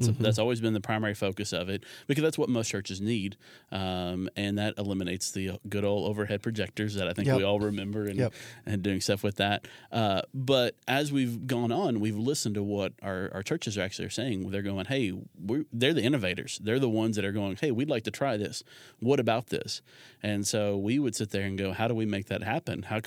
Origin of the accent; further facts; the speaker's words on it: Kentucky, United States; Well, I grew up in Kentucky, so I completely understand the ice and the hills and all that.